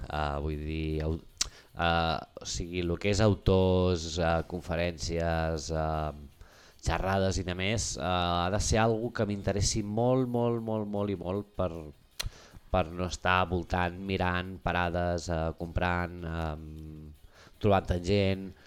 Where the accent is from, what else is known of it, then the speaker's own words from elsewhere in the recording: Catalonia, Spain; nosaltres vam créixer aquí a Catalunya